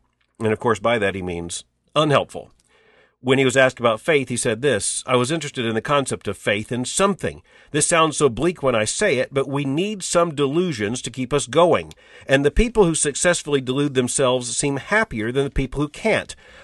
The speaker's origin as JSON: {"language": "English", "country": "United States", "said": "I think as an American looking at this, we scratch our heads"}